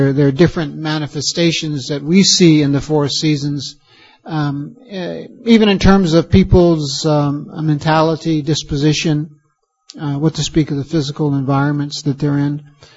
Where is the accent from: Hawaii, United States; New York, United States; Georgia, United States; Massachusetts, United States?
New York, United States; I happened to be looking on the internet the other day at my hometown, and Krishna Kripa will know this. We're from the same area in upstate New York